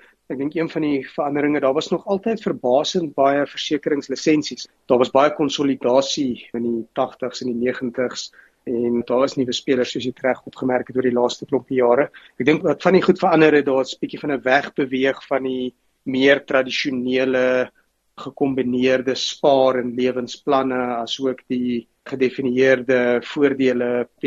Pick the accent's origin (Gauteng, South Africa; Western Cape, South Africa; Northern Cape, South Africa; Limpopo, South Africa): Gauteng, South Africa; Pretoria; En toe so aan die einde van my laerskool tydperk het ons Pretoria toe verhuis, so ek het daar groot geword in Lynnwood Menlo Park omgewing in Pretoria. Menlo Park Hoërskool skool gegaan en maar nog altyd in Gauteng gewees van toe af.